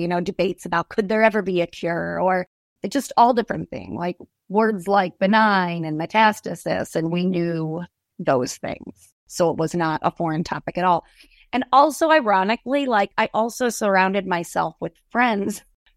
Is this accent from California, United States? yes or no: no; Rochester, New York, United States; also born or lived in New Jersey; And I was born in New Jersey, and then we ended up in Rochester, New York, I think once I was like 9 until I was 30.